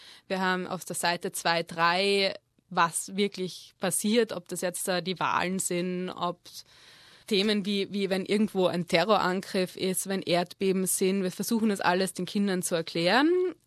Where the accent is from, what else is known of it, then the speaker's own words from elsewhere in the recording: Graz, Styria, Austria; also born or lived in Vienna; Also, ich komme aus Graz. Und habe in Wien studiert, Grafikdesign für 4 Jahre. Danach hat es mich beruflich nach Deutschland verschlagen und dann wieder zurück nach Österreich.